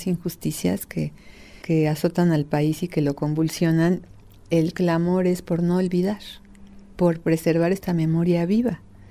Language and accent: Spanish; Michoacán, Mexico; Mi mamá es de allá. Sí, entonces sí, viví mucho de niña en Michoacán, o sea, temporadas largas y parte de la familia está ahí todavía y es la familia más cercana. Y otra parte está, la parte paterna es de Hidalgo.